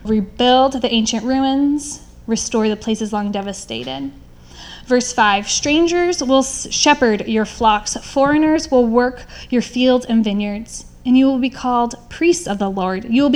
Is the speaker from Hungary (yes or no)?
yes; Budapest, Hungary; I grew up in Budapest, Hungary.